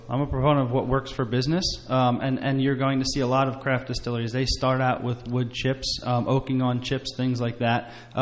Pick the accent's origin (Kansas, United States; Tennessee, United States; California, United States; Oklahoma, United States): Tennessee, United States; Surgoinsville; I grew up in Surgeonsville, which is originally called Skunktown